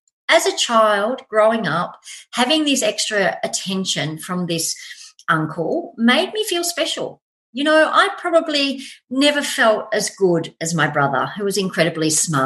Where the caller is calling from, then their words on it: Gold Coast, Queensland, Australia; I'm coming from Gold Coast in Australia.